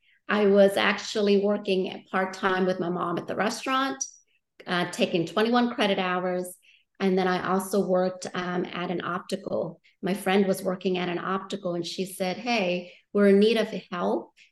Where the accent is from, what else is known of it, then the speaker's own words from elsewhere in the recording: New Orleans, Louisiana, United States; I settled in New Orleans. And I was in the fifth grade by that time. And so when people ask me, where are you from? It's always hard for me to answer. I'm like, well, should I just say New Orleans? Because that's technically where I grew up a little bit.